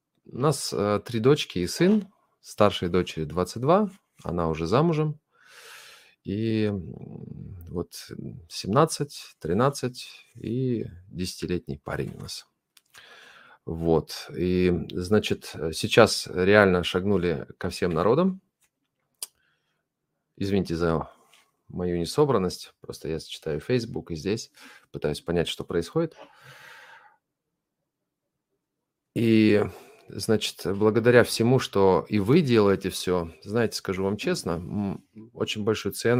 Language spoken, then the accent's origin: Russian; Bavaria, Germany; я из Германии, из Баварии. Ну, что я могу еще рассказать? Мне 44 года